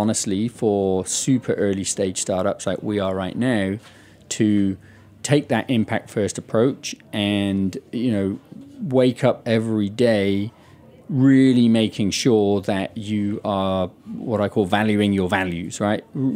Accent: United Kingdom; So in my home country, the UK, because of the intensive farming techniques

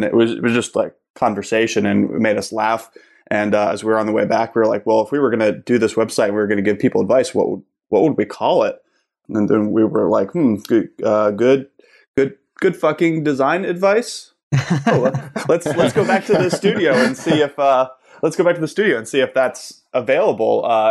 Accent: Pittsburgh, Pennsylvania, United States; I'm originally from Pittsburgh. I grew up there and ultimately went to college at Kent State University for both undergraduate and graduate.

